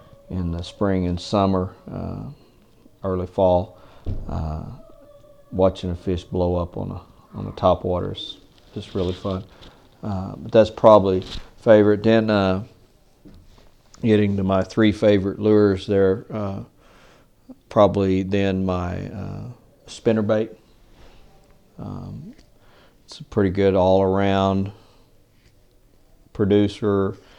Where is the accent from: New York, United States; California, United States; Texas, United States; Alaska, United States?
Texas, United States; Hereford; now in San Angelo, United States; originally I was from Hereford, Texas, but I've lived in San Angelo since about 1983.